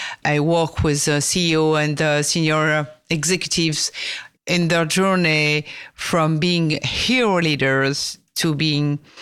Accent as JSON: {"language": "English", "country": "France", "tie": "born or raised there", "accent": "French", "second_language": "English", "moved": "yes", "said": "So I was born and raised in France. It's not a surprise with my accent."}